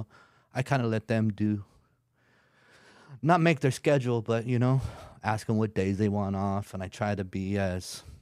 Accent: San Diego, California, United States; It's crazy growing up in San Diego.

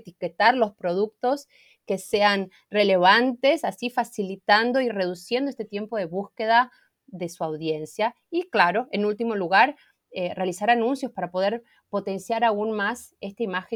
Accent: Argentina; now in Brazil; Yo estoy basada en Brasil, pero soy argentina y desde aquí cuido toda la región.

